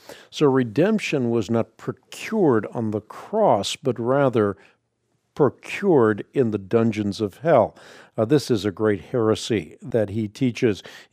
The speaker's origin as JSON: {"language": "English", "country": "Netherlands", "tie": "born or raised there", "said": "I grew up in Holland. I was part of what was called the Gereformeerde Kerk when I was a child."}